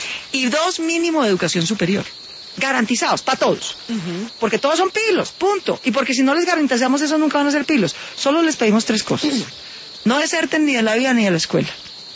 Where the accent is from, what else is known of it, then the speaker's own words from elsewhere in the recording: Bogotá, Bogotá Capital District, Colombia; born there; nací en Bogotá, mi madre fue la primera mujer de su familia en recibir educación superior, y mis padres son mestizos y no afros.